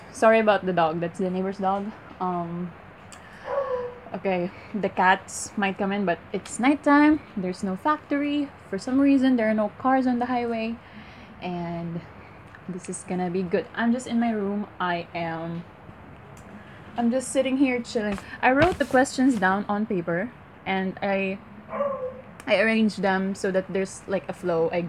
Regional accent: Philippines; I am not white. I am Filipino, born and raised.

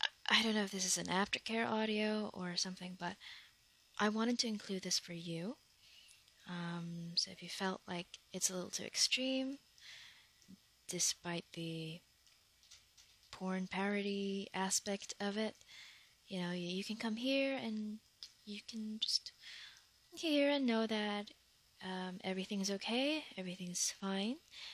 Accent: Philippines; I'm from the Philippines, so my hair is black or dark brown.

